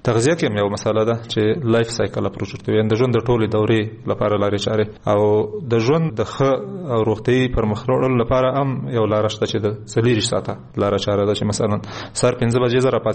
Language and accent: Pashto; Kunar, Afghanistan; یعنې زه د کونړ یم خو د کونړ اصطلاحات نه